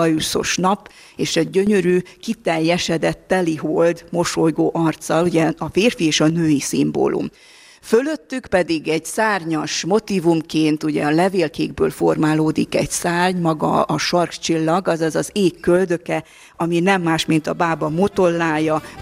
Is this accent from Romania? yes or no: yes; Transylvania, Romania; ott Erdélyben, az én szülőföldemen.